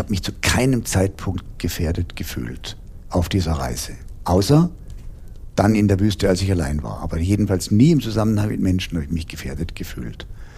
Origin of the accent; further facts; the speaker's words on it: Heidelberg, Baden-Württemberg, Germany; bis zurück nach Heidelberg, wo ich herstamme. Also ich bin gar nicht so weit weg von deinem Schwabenland.